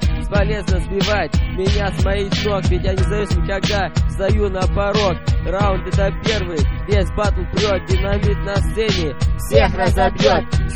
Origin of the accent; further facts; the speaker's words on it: Siberia, Russia; now in Germany; Я приехал из Сибири прямо сюда, теперь я в Германии, здесь мой дом, да? Германия, Россия — это длинная дорога